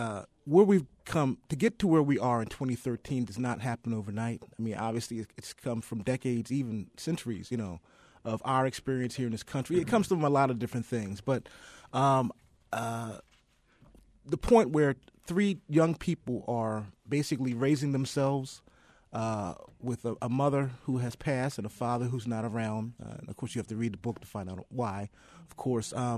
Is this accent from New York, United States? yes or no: no; Baltimore, Maryland, United States; I'm from West Baltimore. When I drive up and down Pennsylvania Avenue, I don't, you know, I'm 45, so I don't remember those days.